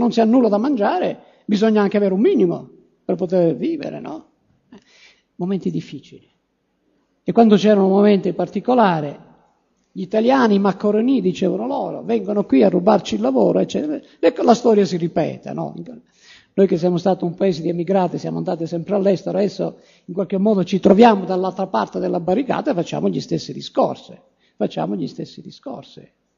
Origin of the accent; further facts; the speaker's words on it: Sicily, Italy; born there; Io sono nato in Sicilia, alcuni dicono ma non sai nuotare, io non so nuotare. Uno perché sono nato in montagna, io la prima volta che ho visto il mare avevo 15 anni.